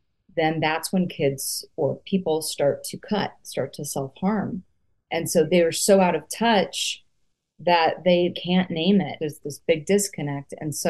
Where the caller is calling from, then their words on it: Littleton, Colorado, United States; Yeah, I'm in sort of Denver metro area, just south of Denver, called unincorporated Littleton.